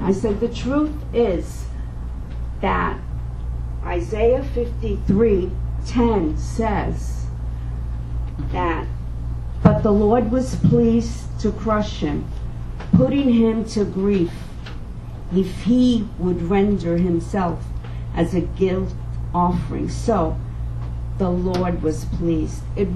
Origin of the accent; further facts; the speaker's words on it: New York, United States; also born or lived in Rome, Italy; When I was a kid, growing up in the Bronx, I had lots of Jewish friends.